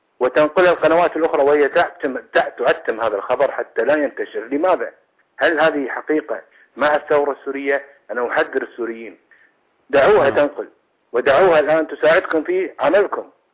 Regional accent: Kuwait; أنا رجل كويتي ماني سوري

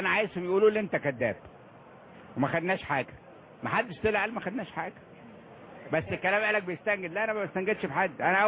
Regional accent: Egypt; احنا مصريين

